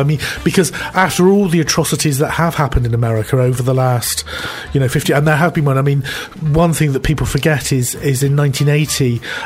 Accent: United Kingdom; We are all British

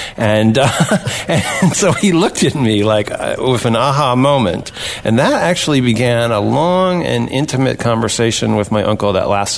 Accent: New York, United States; I was 12 years old, and he brought me to the opening, myself and my mother, actually, and growing up in the New York area, I was taken to see Carmen

